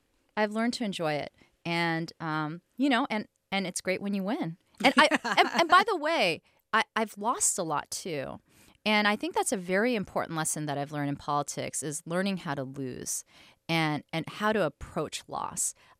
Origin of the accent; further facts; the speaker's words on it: New York City, New York, United States; And growing up in New York City, which really was a city of black and whiteness, right?